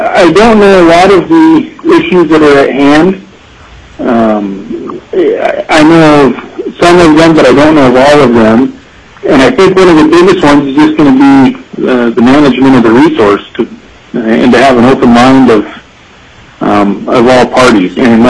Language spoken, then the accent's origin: English; Yakutat, Alaska, United States; I do know that growing up in Yakutat, we've hunted on federal land most of my life